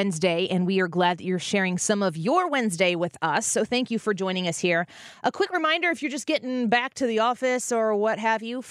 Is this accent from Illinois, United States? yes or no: yes; Illinois, United States; I'm from Illinois